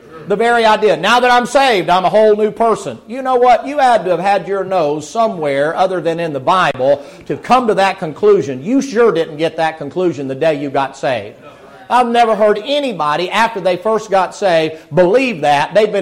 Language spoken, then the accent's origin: English; the South, United States; You Southerners, I'm a Southerner. I'm born and bred Southern.